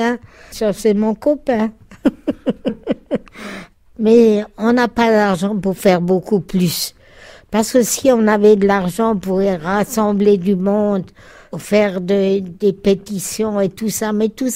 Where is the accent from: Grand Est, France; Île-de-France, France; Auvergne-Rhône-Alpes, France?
Grand Est, France; Mons; born there; Je suis née le 3-7-1929 à Mons, Meurthe-et-Moselle.